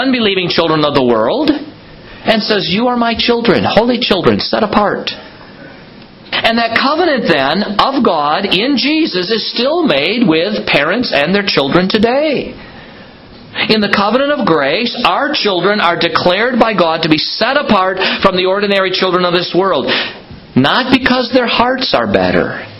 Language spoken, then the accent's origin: English; United States; I'm an American, so I don't always know quite how things work in Canada.